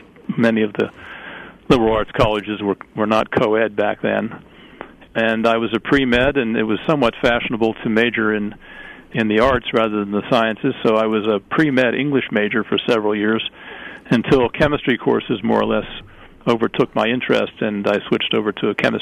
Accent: Pittsburgh, Pennsylvania, United States; Well, I grew up in Pittsburgh in the 40s and was very much influenced by my science classes, among others.

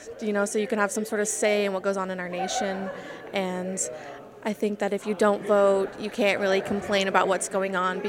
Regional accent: Milton, Florida, United States; I'm from Milton, Florida. I'm 19

